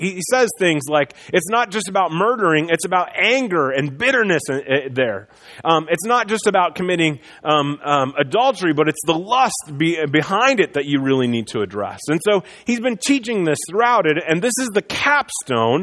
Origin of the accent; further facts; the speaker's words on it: Midwest, United States; I don't know how many of you have been paying attention, but I grew up in the Midwest.